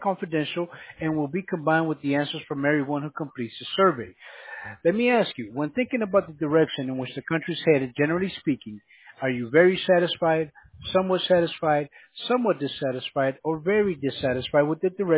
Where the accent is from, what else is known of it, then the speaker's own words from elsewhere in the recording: San Francisco, California, United States; also born or lived in North Bay; I'm from California originally, sir.